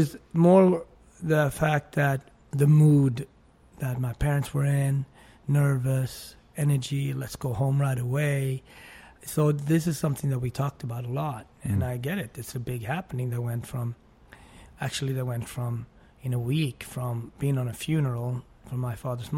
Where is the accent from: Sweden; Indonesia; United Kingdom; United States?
Sweden; That was normal to me, that my parents were white and my sisters and I, we were black or mixed